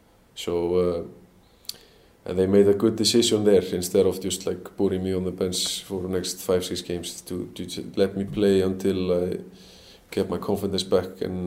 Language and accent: English; Selfoss, Southern Region, Iceland; Even though if Malmö are playing against my, like, Selfoss, my hometown club, they would like struggle scoring 4 goals in like 20 minutes.